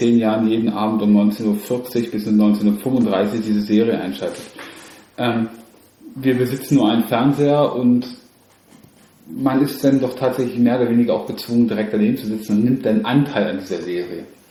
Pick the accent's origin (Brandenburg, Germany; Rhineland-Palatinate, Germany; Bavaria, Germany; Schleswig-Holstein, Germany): Brandenburg, Germany; Potsdam; also born or lived in Mecklenburg-Vorpommern; Also ich selber, ich bin zwar in Mecklenburg-Vorpommern geboren, aufgewachsen aber in Potsdam, also unweit von dem Studios